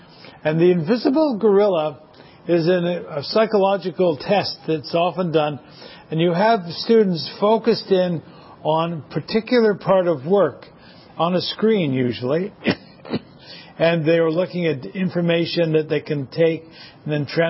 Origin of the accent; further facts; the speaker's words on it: Quebec, Canada; French was vitally important growing up in Quebec